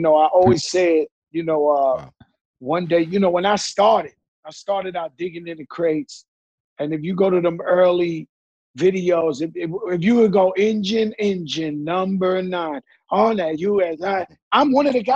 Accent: Bronx, New York, United States; I'm from the Bronx, in the part where hip hop was created.

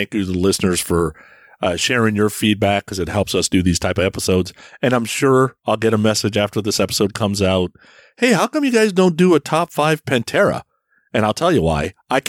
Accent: San Francisco, California, United States; And yes, I grew up in San Francisco

